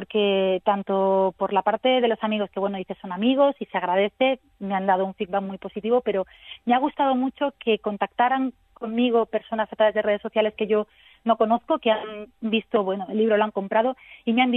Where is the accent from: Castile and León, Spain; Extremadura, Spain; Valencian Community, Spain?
Valencian Community, Spain; Alicante; born there; Alicante es un protagonista indiscutible, es una ciudad que yo he nacido aquí, yo soy alicantina, yo amo mi ciudad